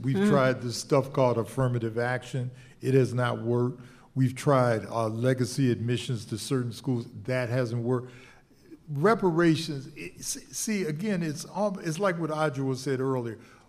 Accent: Ohio, United States; Black codes in my home state of Ohio.

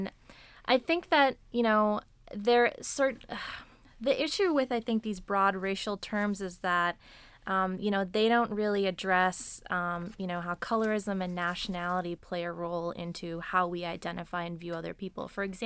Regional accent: Pakistan; but I'm actually Pakistani. And so, and, you know, my experiences and how I'm viewed because of, you know, my brown skin and my identity as a Muslim

